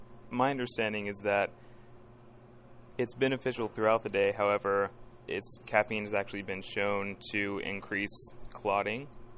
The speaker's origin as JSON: {"language": "English", "town": "Indianapolis", "region": "Indiana", "country": "United States", "said": "I'm actually I'm from Indianapolis, and I'm not a frequent coffee drinker."}